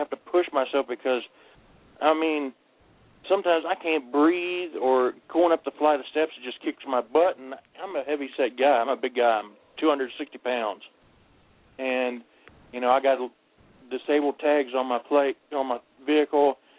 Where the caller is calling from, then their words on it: Thomasburg, Virginia, United States; I'm from Thomasburg, Virginia.